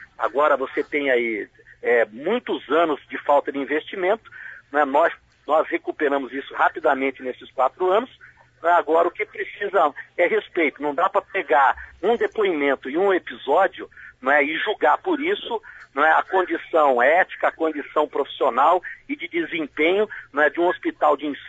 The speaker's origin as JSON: {"language": "Portuguese", "town": "Maringá", "region": "Paraná", "country": "Brazil", "said": "Maringá é minha terra, eu sou um profissional de saúde de 30 anos de exercício profissional"}